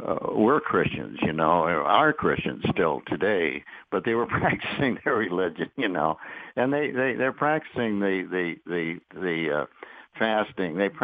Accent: Flint, Michigan, United States; Now, I'm from Flint originally. And that was my hometown, Flint, Michigan.

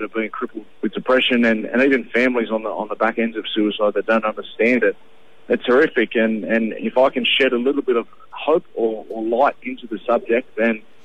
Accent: Wagga Wagga, New South Wales, Australia; I'm from Wagga, and I actually spent a bit of time in Albury playing footy when I finished playing in the NRL.

